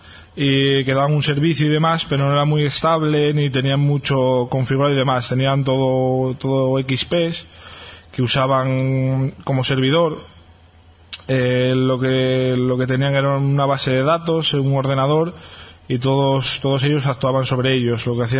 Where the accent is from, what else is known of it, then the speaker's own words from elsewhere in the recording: Alicante, Valencian Community, Spain; born there; also born or lived in Asturias; now in Madrid, Spain; Nací en Alicante, viví en Asturias, ahora vivo en Madrid desde más o menos un año